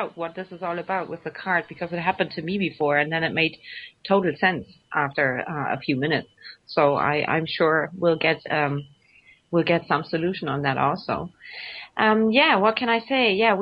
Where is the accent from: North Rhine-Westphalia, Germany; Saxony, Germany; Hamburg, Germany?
Hamburg, Germany; Everybody, I have a network here in Hamburg because this is my hometown.